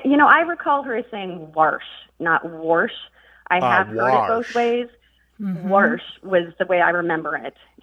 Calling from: Frankfort, Kentucky, United States; I'm calling from Frankfort, Kentucky.

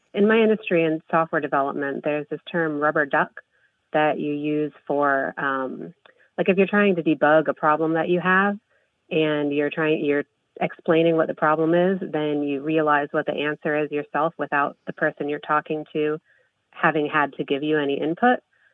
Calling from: Carmel, Indiana, United States; Hi, this is … I'm calling from Carmel, Indiana.

